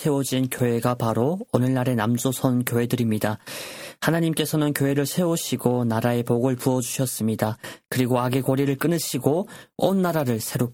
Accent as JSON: {"language": "Korean", "country": "North Korea", "said": "우리 고향 땅에도"}